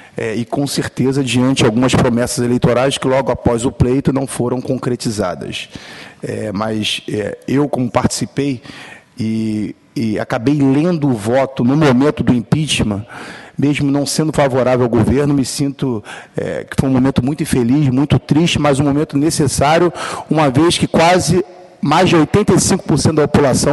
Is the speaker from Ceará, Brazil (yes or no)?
no; Rio de Janeiro, Brazil; eu que sou do Estado do Rio de Janeiro